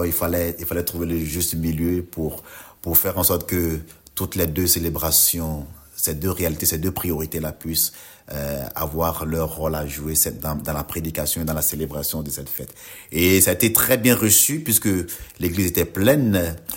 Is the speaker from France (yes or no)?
no; Côte d’Ivoire; Je suis de la Côte d'Ivoire